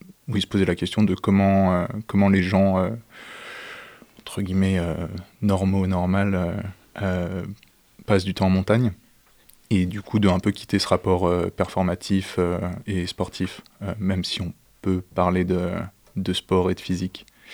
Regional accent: Annecy, Auvergne-Rhône-Alpes, France; moved away as an adult; now in Paris, France; moi, j'ai grandi à Annecy, j'ai passé beaucoup de temps chez mes grands-parents dans les Bauges. Et en partant en 2017 pour Paris

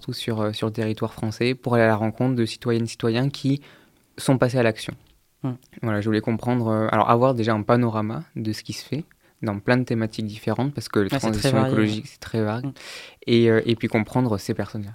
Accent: Bordeaux, Nouvelle-Aquitaine, France; je viens de Bordeaux, donc c'est pas trop loin.

